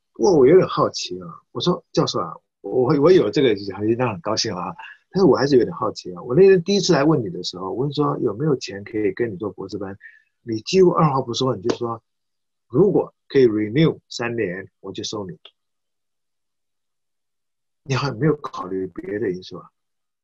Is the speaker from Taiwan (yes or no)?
yes; Taiwan; 一年，我们台湾来了9个学生，9个。